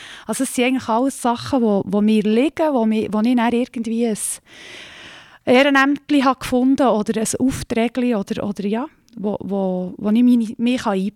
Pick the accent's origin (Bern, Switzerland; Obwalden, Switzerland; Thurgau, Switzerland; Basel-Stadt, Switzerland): Bern, Switzerland; Köniz; ich bin in Könitz aufgewachsen.